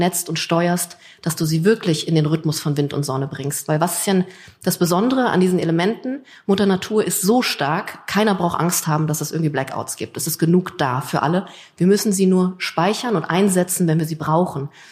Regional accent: Berlin, Germany; ich komme aus Berlin und das ist immer naheliegend, dass du irgendwie als junger Mensch mit 16 schon so loslegst, in Clubs zu arbeiten.

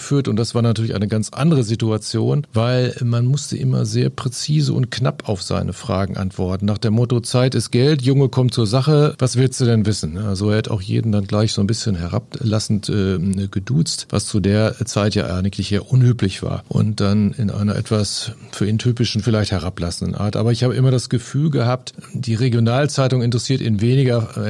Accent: Lemgo, North Rhine-Westphalia, Germany; in Lemgo, meiner Heimatstadt

